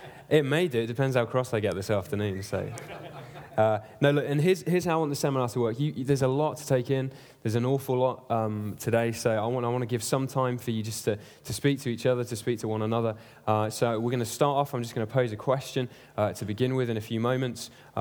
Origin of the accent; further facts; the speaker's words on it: Leeds, Yorkshire and the Humber, United Kingdom; I come from Leeds, which is in the north of England.